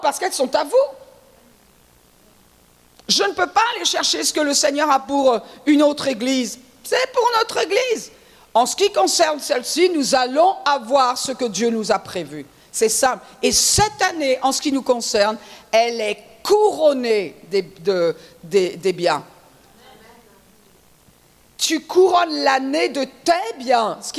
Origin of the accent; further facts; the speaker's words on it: Brittany, France; Et comme je suis bretonne et que j'aime le son du vent, ça allait.